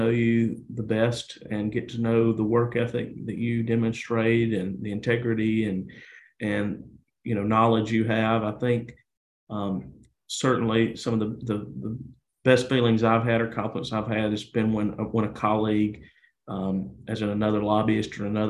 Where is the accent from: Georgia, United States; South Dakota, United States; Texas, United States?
Georgia, United States; So I grew up in North Georgia in Pickens County, about an hour north of Atlanta, kind of the foothills of the Appalachian Mountains, in a small town, rural community. I still live in Pickens County.